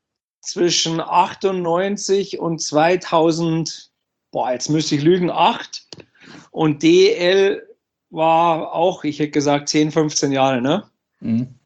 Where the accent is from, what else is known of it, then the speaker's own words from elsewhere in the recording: Bavaria, Germany; also ich bin ja nicht mehr ganz so jung, ne? 40. Und als Junge, ich habe die Eishockey-Begeisterung der Eltern mitbekommen, auch im Umfeld bei uns in Bayern war ja Eishockey immer ein großes Thema.